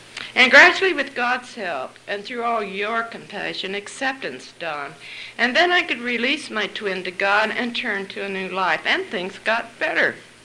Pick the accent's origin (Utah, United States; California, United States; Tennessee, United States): Utah, United States; and I'm from Utah.